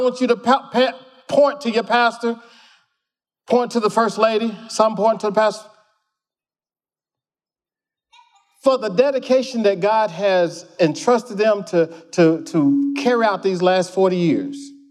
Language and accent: English; Mississippi, United States; You know, now I'm from Mississippi, born and raised in Mississippi. I've lived in other states, but there's something about people in Mississippi.